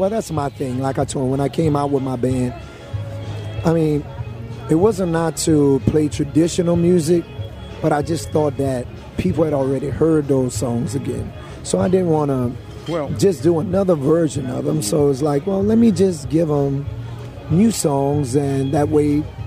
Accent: the South, United States; it's like the Creoles is still in my blood. So it's like no matter what I try and do to it, because I'm from the South and right here, it's going to always come out, you know?

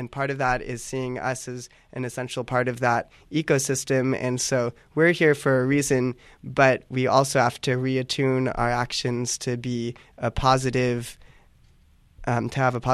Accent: San Luis Obispo, California, United States; I grew up in San Luis Obispo and then went to college at UC Santa Cruz.

